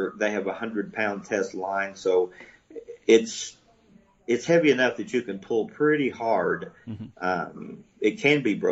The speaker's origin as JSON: {"language": "English", "region": "Oklahoma", "country": "United States", "said": "But yeah, we deep fat fry everything. I'm from Oklahoma, and I thought that was the way you ate everything."}